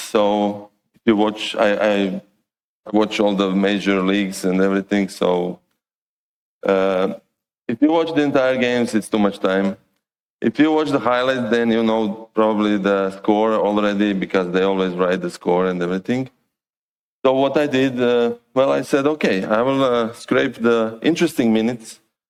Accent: Croatia; English is a second language; I come from Croatia.

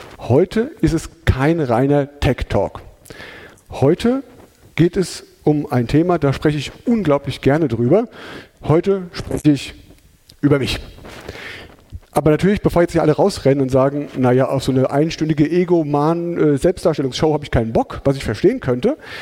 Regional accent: Hesse, Germany; accent: Hessian; Ich komme aus Hessen. Wie man das vielleicht auch an Gude schon hört, aus dem schönen Südhessen, also aus dem Rhein-Main-Gebiet. Ich versuche das Hessische so ein bisschen im Zaum zu halten, dass es nicht überhand nimmt.

